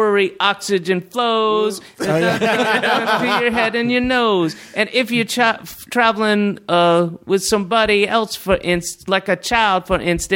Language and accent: English; the South, United States; I grew up in the South, and he is the epitome of that kind of white Baptist kind of his voice is like this.